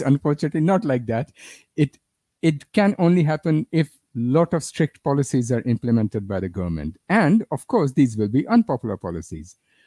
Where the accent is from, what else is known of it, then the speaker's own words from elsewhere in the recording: Netherlands; I come, as most of you or many of you know, I come from Netherlands.